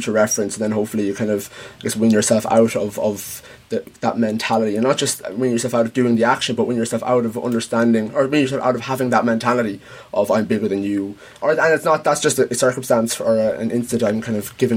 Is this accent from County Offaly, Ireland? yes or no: yes; County Offaly, Ireland; I'm not from Carlo. I'm from Offaly.